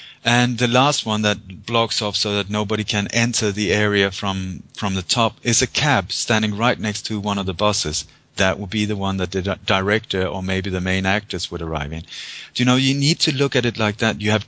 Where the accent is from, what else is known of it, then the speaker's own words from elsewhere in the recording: Sweden; also born or lived in Denmark; now in Spain; I live in Spain. You know, and I was born in Denmark. I come from Sweden